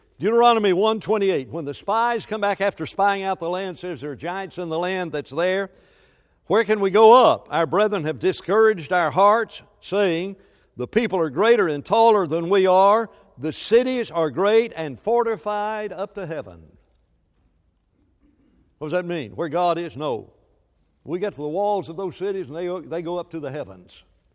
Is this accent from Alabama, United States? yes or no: yes; Huntsville, Alabama, United States; And I grew up in Huntsville where they built those rockets. So this is what I grew up living and breathing.